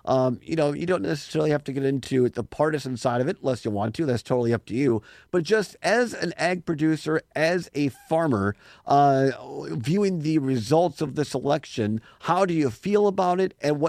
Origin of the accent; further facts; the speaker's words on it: Wisconsin, United States; I grew up in Richland County. My grandparents on my dad's side were 45-year dairy farmers, had Holsteins in southwest Wisconsin.